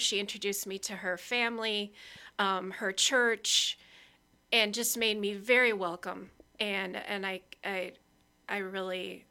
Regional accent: Wisconsin, United States; I grew up outside of Sauk City, and I went to Tower Rock Elementary School, which is a teeny tiny rural school.

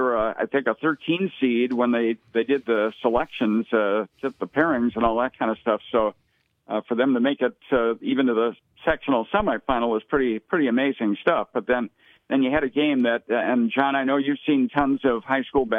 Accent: Detroit, Michigan, United States; when I was in high school, a kid growing up in Detroit, I seldom went to my high school football, basketball.

